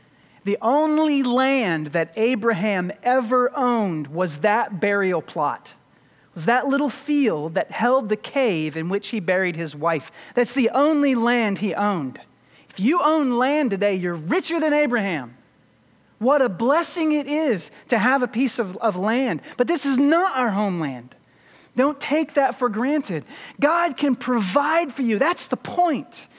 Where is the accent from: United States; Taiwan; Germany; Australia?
United States; Kentucky; I grew up in Kentucky. That's where my mother still is.